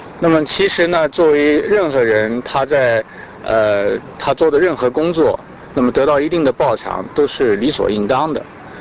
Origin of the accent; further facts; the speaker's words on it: China; now in United States; 但是我们在中国长大的，我们从小到大已经说实在在我们的心理上已经有很大很大的阴影